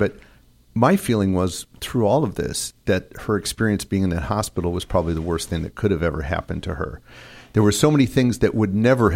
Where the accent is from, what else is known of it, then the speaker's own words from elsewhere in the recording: Skokie, Illinois, United States; also born or lived in Chicago; I was born in Chicago, lived in Skokie, and I had relatives, Donner's Grove